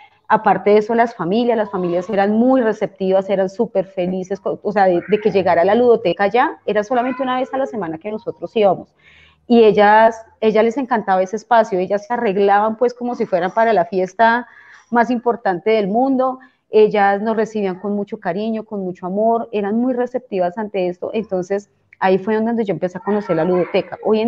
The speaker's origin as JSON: {"language": "Spanish", "town": "Facatativá", "region": "Cundinamarca", "country": "Colombia", "tie": "born or raised there", "said": "En ese entonces yo vivía en el municipio de Facatativá, de donde soy oriunda, yo soy de Facatativá"}